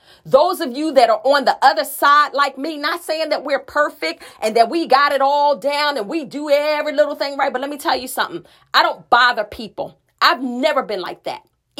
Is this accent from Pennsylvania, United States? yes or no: yes; Philadelphia, Pennsylvania, United States; I'm from Philly. I grew up in the heart of North Philadelphia. So there's a toughness deep down on the inside.